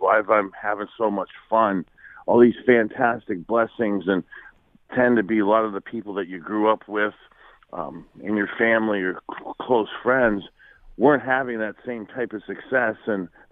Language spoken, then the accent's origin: English; Youngstown, Ohio, United States; And growing up in Youngstown, really the chance of having a consistent, sustainable, long-term job wasn't great, especially in the 80s.